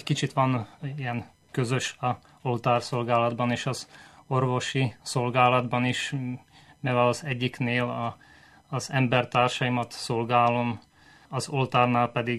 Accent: Veľký Kýr, Nitra Region, Slovakia; now in Brno, Czechia; Egyébként Nagykénről származom, a Nyitrai Egyházmegyéből, Felvidékről, de most már így Brünnben egy ideig lakom és ott dolgozom.

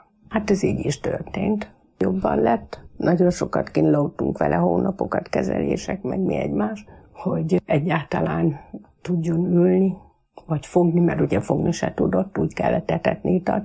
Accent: Gyulahalma, Hajdú-Bihar, Hungary; Gyulahalmáról, egy kis tanyáról indultam. Oda születtem Hajdunánáson, de ott éltünk Gyulahalmán, ez egy kis tanya, ahol körülbelül olyan 25 család lakott

